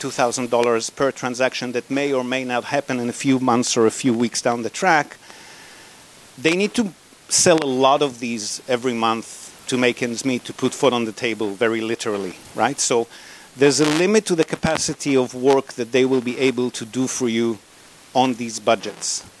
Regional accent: Israel; This is actually a very polite email by Western standards. I grew up in Israel.

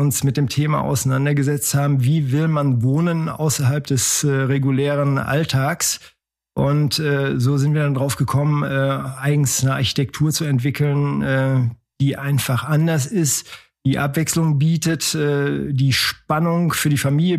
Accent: North Rhine-Westphalia, Germany; wir kommen aus Düsseldorf und Köln, haben innerstädtisch gewohnt.

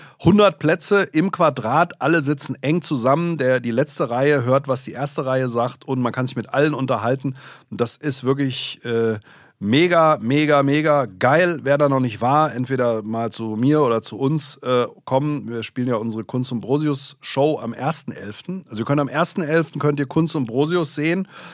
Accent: Langen, Hesse, Germany; ich bin ja aufgewachsen in Langen

